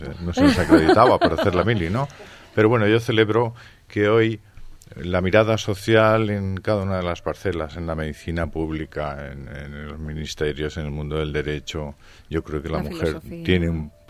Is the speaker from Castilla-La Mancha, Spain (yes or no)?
yes; Albacete, Castilla-La Mancha, Spain; Ella murió en Albacete, que es donde yo nací. Y de alguna manera, pues, he pensado después muchas veces que en el imaginario colectivo de los albacetenses de mi época...